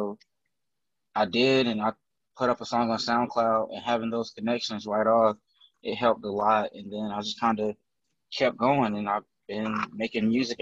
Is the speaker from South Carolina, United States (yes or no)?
yes; South Carolina, United States; I make music. Kind of vent a lot of my music. I'm from South Carolina.